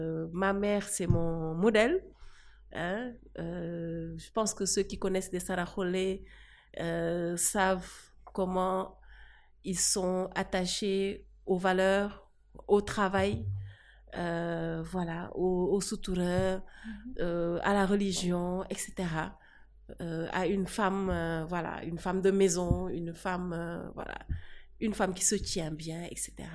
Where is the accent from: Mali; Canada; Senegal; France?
Senegal; Dakar; J'ai passé toute mon enfance dans des quartiers populaires de Dakar, comme la Médina, comme HLM et comme HLM Grand Médine. Donc voilà où j'ai passé pratiquement toute mon enfance de 0 à 18 ans avant d'aller donc étudier à l'étranger.